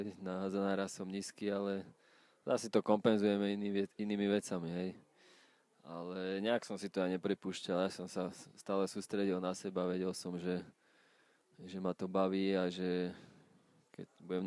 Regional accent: Považská Bystrica, Trenčín Region, Slovakia; som z Považskej Bystrice, tam 7. základná škola, ktorá bola zameraná na hádzanú a volejbal. Ja som tam chodil

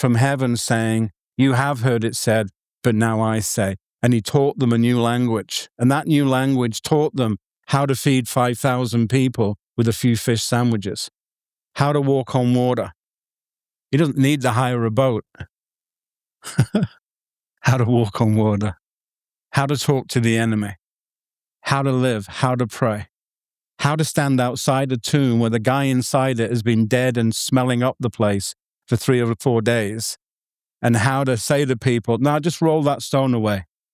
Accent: England, United Kingdom; I'm an Englishman second.

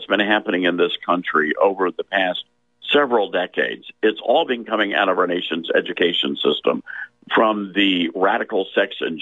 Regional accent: Memphis, Tennessee, United States; We were doing a book signing in Memphis, which is my hometown

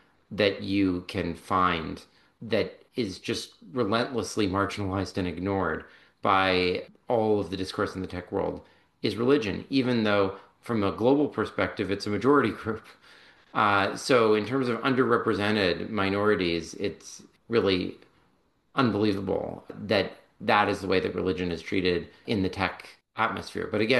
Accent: California, United States; I grew up in Silicon Valley, and I grew up in a very relentlessly neo-atheist family that was almost like a hate environment towards religious people.

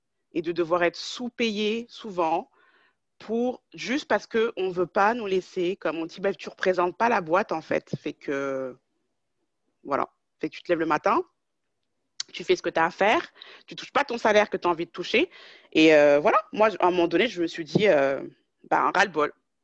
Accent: Paris, Île-de-France, France; born there; je suis française. Je devais toujours préciser, je suis née à Paris même, tu sais, la capitale, donc je suis française.

